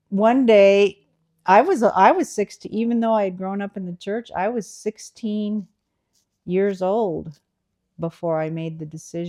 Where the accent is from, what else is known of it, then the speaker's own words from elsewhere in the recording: Siletz, Oregon, United States; I grew up in Siletz, Oregon, a small town. Only 1,000 people in the town, and we lived about a mile out of town in the countryside.